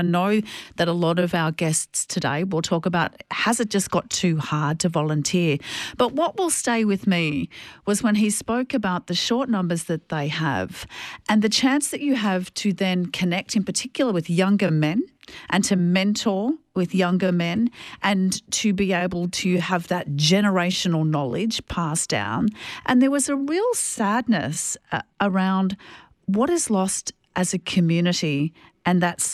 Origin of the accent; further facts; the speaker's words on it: Moe, Victoria, Australia; I spent some time in my hometown of Moi just a few weeks ago